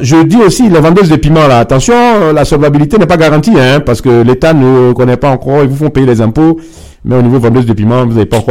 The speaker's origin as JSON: {"language": "French", "town": "Lyon", "region": "Auvergne-Rhône-Alpes", "country": "France", "said": "Donc, moi, en tant que Lyonnais"}